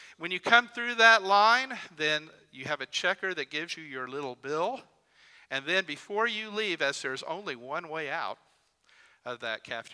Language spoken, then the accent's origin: English; Springfield, Missouri, United States; the town of Springfield, which is my hometown for 24 years of my life.